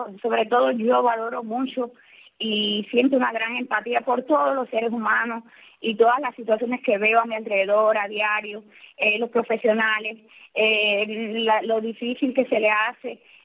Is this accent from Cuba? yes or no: yes; Camagüey, Cuba; de mi lindo Camagüey, como yo siempre he dicho y voy a seguir diciendo, porque Camagüey es bello para mí, es mi tierra y la amo